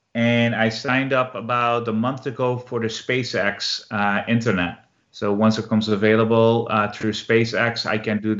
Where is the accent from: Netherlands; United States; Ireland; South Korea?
Netherlands; Eindhoven, North Brabant; English is a second language; TomTom was in the Netherlands in Eindhoven in my hometown.